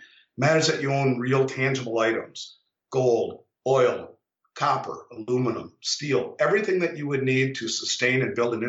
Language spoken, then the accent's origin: English; Minnesota, United States; There is no oversight, except in my home state of Minnesota.